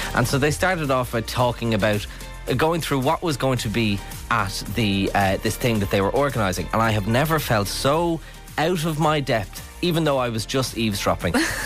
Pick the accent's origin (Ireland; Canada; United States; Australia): Ireland; Dublin, Leinster; also born or lived in Drogheda; I obviously was born in Drogheda, but all my family are from Finglas and I grew up in Dublin and, you know, that's kind of my area.